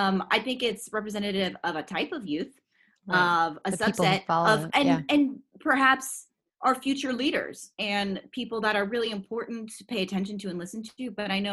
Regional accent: Woodside, California, United States; I'm from Woodside, California. There's a lot of like cowboys and stuff.

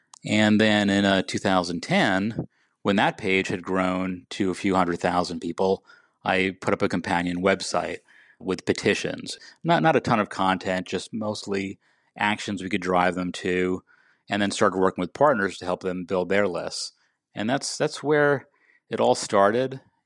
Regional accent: Valley Stream, New York, United States; I grew up in a place called Valley Stream, New York, which is on Long Island, not too far from Kennedy Airport.

